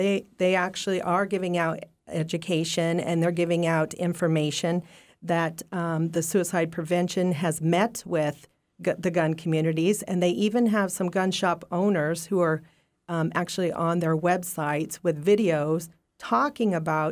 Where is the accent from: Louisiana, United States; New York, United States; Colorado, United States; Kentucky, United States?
Colorado, United States; I was born and raised in Colorado and raised in a family with my uncles and my father being a veteran of the Vietnam War.